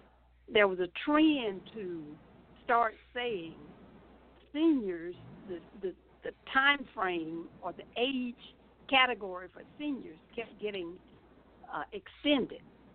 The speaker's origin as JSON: {"language": "English", "town": "Macon", "region": "Georgia", "country": "United States", "tie": "born or raised there", "said": "who is the co-owner of a beautiful senior living home in my hometown of Macon, Georgia."}